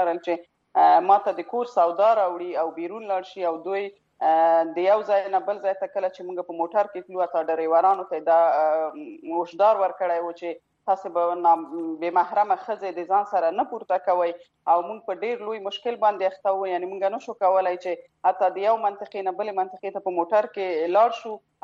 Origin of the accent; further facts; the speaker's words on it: Afghanistan; moved away as an adult; د ما تقریبا دوه میاشتې کېږي چې زه د افغانستان راوتلې یم،